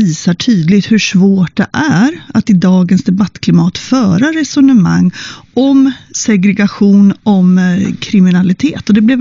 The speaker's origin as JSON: {"language": "Swedish", "town": "Örebro", "region": "Örebro County", "country": "Sweden", "tie": "born or raised there", "said": "att min hemstad Örebro är segregerad."}